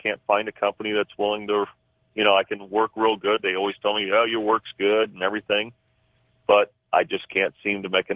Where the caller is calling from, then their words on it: Ely, Nevada, United States; I'm calling from Ely, Nevada.